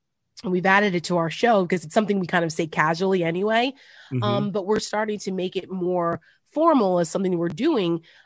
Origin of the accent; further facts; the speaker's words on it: New Jersey, United States; You have Representative Mikey Sherrill from my home state of New Jersey asking for an investigation.